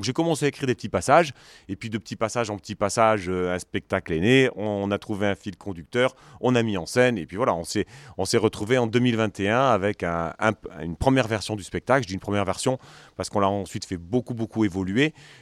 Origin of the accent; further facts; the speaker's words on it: Grand Est, France; also born or lived in Marseille; now in Bordeaux, France; Moi, je suis natif de Lorraine. J'ai été avocat pendant ensuite 18 ans à Marseille et me voici dans la région maintenant bordelaise depuis 3 ans.